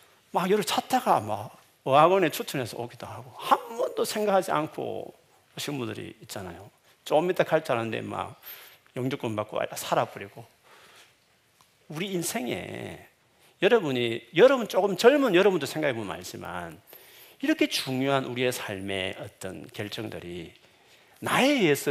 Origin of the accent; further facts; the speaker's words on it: Busan, South Korea; 제 고향인 부산으로 내려가는데